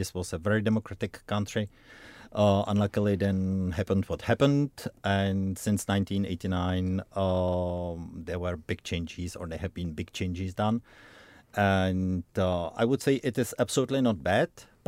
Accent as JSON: {"language": "English", "region": "Prague", "country": "Czechia", "said": "I am from Prague, directly from the old town."}